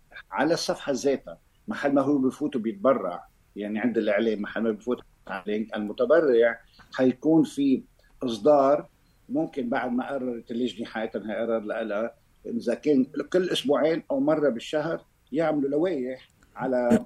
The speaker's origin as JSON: {"language": "Arabic", "town": "Tripoli", "region": "North Governorate", "country": "Lebanon", "said": "ونحن عندنا بطرابلس بتعرف يعني موازين الطوائف معروفة"}